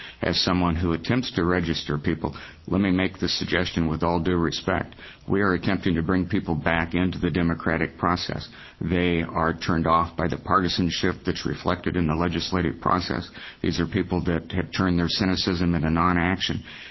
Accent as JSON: {"language": "English", "region": "Oregon", "country": "United States", "tie": "born there", "said": "My background is I am an infantry veteran. I was born here in Oregon."}